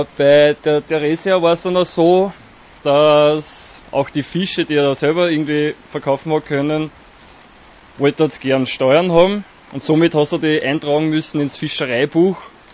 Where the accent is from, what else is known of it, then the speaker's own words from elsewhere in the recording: Linz, Upper Austria, Austria; Bin da in Linz halt aufgewachsen und im Haus halt geboren.